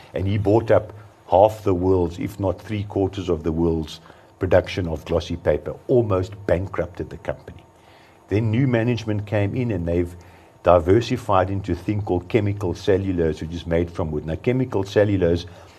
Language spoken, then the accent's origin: English; South Africa; But maybe it's just growing up in South Africa.